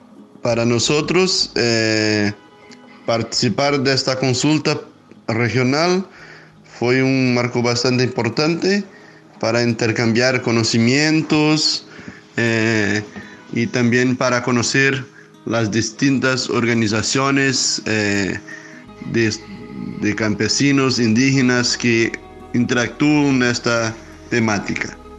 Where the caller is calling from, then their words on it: Brazil; Un saludo especial desde Brasil. … Soy dirigente del Movimiento de Pequeños Agricultores y también como campesino.